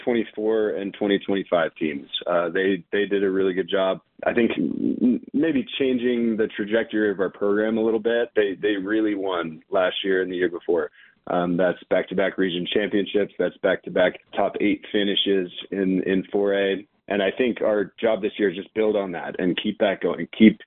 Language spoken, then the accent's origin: English; Park City, Utah, United States; Yeah, so I actually grew up here. So I moved to Park City with my family when I was about 13 years old. Graduated from Park City High in 2010.